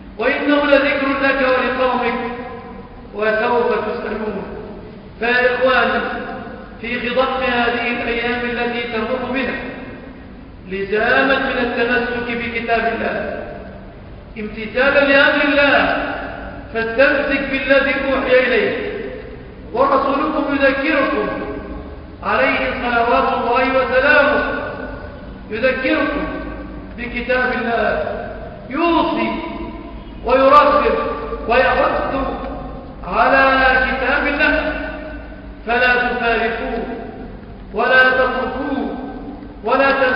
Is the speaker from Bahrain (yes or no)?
no; Egypt; بلادنا مصر